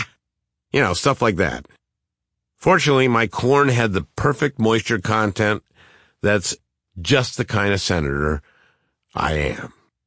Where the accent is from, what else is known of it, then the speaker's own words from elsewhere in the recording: St. Louis Park, Minnesota, United States; You know, I grew up in St. Louis Park. I was a suburban kid.